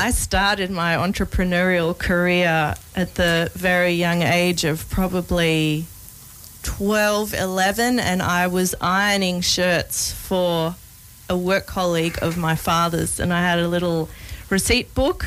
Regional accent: Australia; also born or lived in Germany; Well, I was born there, and then we moved to Australia when I was about four, but returned sort of every Christmas school holidays for 3 months at a time.

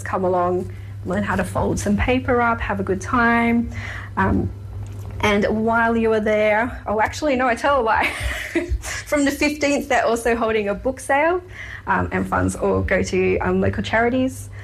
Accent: Australia; I'm claiming it because I'm Australian

